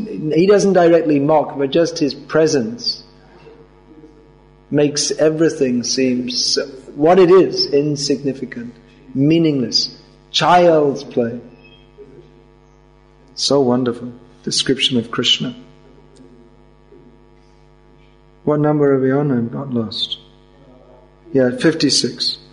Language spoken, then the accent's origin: English; United Kingdom; So we are proud, or just I'm from Britain.